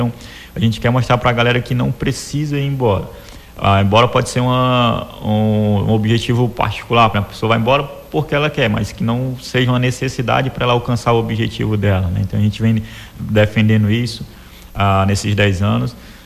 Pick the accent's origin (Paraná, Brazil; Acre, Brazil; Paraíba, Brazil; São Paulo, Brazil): Acre, Brazil; a gente é do Acre, a gente é um povo guerreiro.